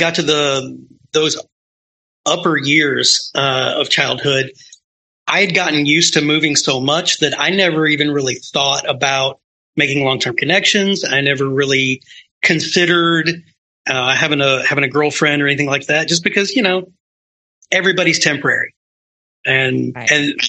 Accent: Texas, United States; Generally, my answer to that is, I'm from kind of all over Texas, really.

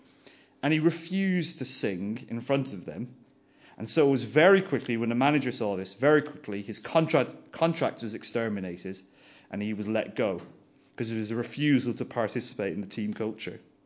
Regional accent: Ireland; because I'm Irish and I don't really care as much as everyone else does.

